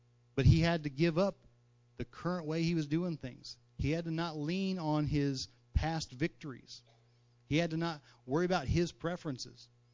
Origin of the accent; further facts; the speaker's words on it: Danville, Illinois, United States; And, you know, even I'm from Danville.